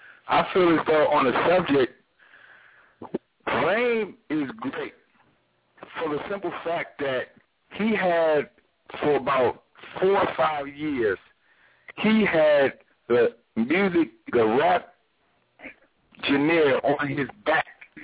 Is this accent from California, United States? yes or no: no; Maryland, United States; now in Tuscaloosa, United States; I'm from Maryland. I just live in Tuscaloosa, so now I have a general idea of both.